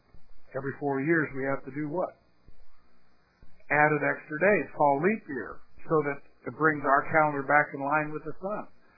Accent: Thailand; When I grew up in Thailand

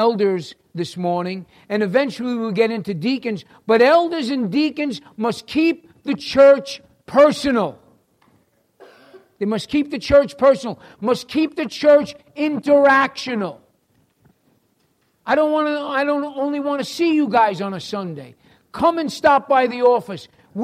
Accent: New York City, New York, United States; accent: New York; And if you can recognize my accent, I am from New York City.

